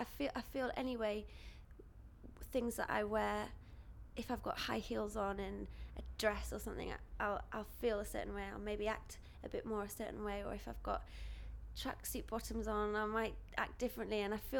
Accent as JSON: {"language": "English", "region": "Yorkshire and the Humber", "country": "United Kingdom", "tie": "born there", "lives_now": "London, United Kingdom", "said": "I'm 22 and I was born in North Yorkshire and I now live sort of near London Bridge."}